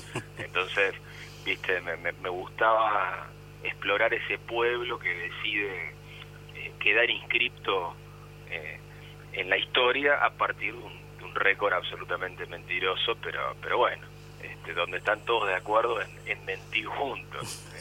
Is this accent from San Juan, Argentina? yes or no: no; Castelar, Buenos Aires Province, Argentina; me crié en Castelar, en el Gran Buenos Aires, donde en los años 70 los clubes tenían una vida frondosa y multitudinaria